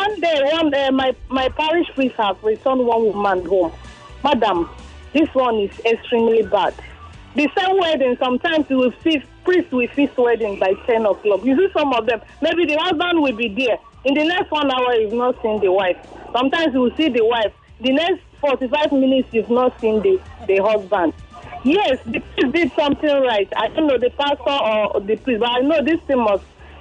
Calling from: Ago, Lagos, Nigeria; I'm calling from Ago.

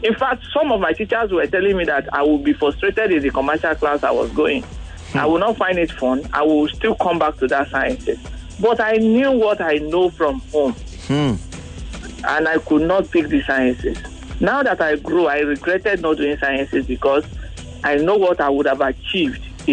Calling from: Ijanikin, Lagos, Nigeria; I'm calling from Ijanike.

